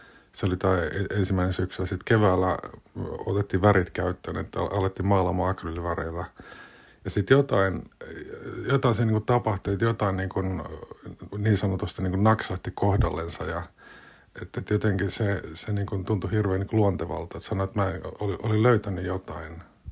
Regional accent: Hämeenlinna, Kanta-Häme, Finland; moved away as an adult; also born or lived in Helsinki; now in Germany; Synnyin Hämeenlinnassa. Vuosi oli 1968, eli tässä on nyt matkaa jo kuljettu hieman. Ja kouluni kävin siellä lukion ja sitten lukion jälkeen niin suuntasin Helsinkiin

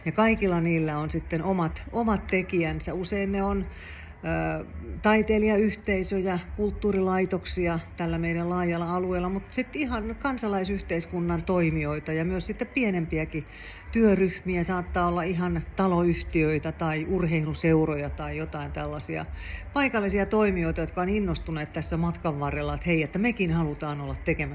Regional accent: Southern Finland, Finland; now in Oulu, Finland; Itse tuun Etelä-Suomesta

